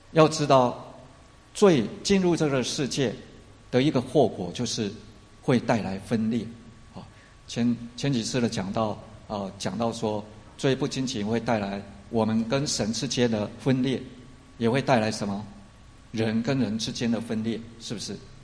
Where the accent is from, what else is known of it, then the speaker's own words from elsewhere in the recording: China; 不像我们今天聚会我们都是中国人，对不对？